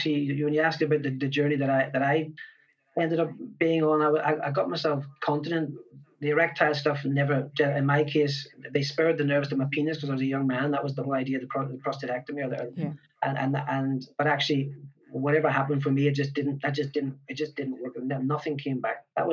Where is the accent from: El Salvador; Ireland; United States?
Ireland; Because I'm Irish